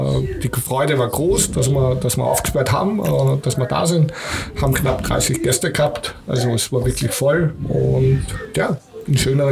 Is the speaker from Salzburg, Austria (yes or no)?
no; Vienna, Austria; Ich bin aus Wien ursprünglich, ganz genau.